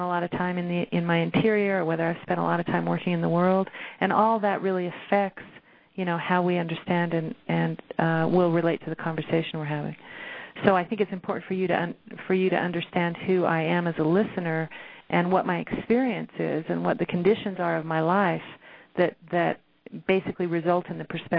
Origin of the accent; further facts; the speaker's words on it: United States; I'm American, you know, so how I operate as a leader may not work, you know, in other contexts.